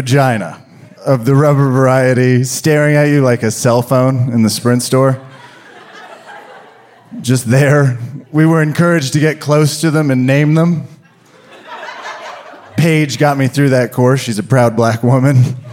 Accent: Kansas, United States; I was raised in Kansas. Our science and health curriculum was Jesus palming earth like a basketball.

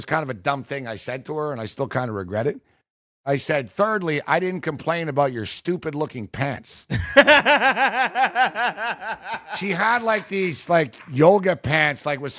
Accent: Canada; I'm Canadian.

